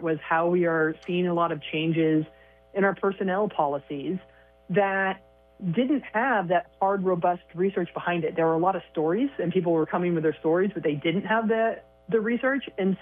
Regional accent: Oregon, United States; here in my home state of Oregon.

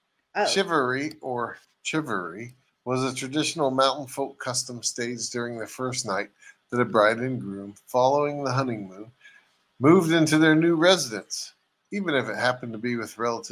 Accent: the South, United States; I don't know. I'm from the South.

